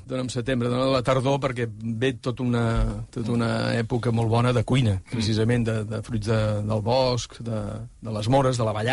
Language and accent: Catalan; Reus, Catalonia, Spain; vaig arribar, tenem el vermut de Reus. Dic, coño, pues, si jo vinc d'allà i no...